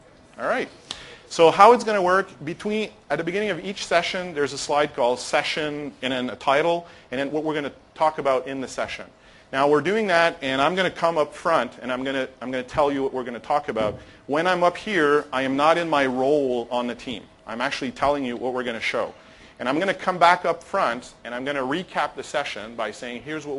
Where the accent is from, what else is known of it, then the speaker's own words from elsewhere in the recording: Montreal, Quebec, Canada; because we're from Montreal